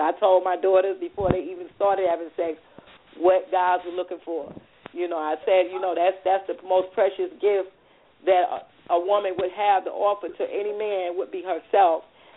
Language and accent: English; New York City, New York, United States; now in North Carolina, United States; Oh, Sierra … I'm still on the line from North Carolina. I'm originally born and bred in New York City as well.